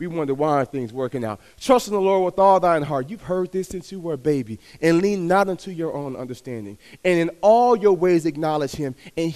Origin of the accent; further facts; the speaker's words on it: Dallas, Texas, United States; born there; I'm a Dallas Cowboys fan. I was born in Dallas, Texas.